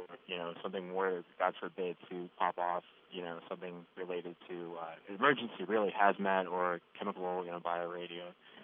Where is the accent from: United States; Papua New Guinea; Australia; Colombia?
United States; Goodyear, Arizona; I'm from a little town in Arizona called Goodyear.